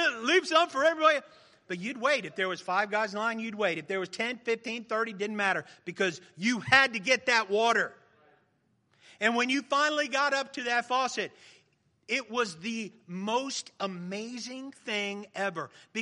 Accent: Miami, Florida, United States; I grew up in Miami, and we would have football practice in August, two a days.

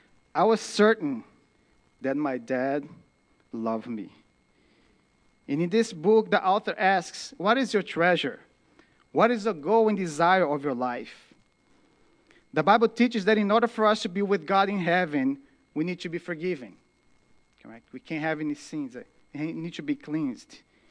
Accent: Brazil; first language Portuguese; English is a second language; to go back to Brazil and not to pursue my own interest, but I want to tell the story of the cross in my native language.

